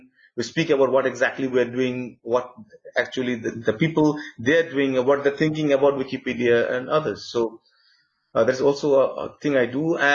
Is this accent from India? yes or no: yes; Kolkata, West Bengal, India; English is a second language; because British used to name my city Calcutta. But now we have changed to the Bengali pronunciation to Kolkata.